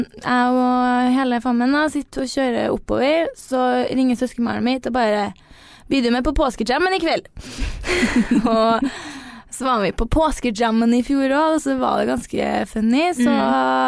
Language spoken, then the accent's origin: Norwegian; Brønnøysund, Nordland, Norway; Nei, jeg er jo fra Brønnesund halvt, så da vil jeg si at halve slakta mi også er derfra.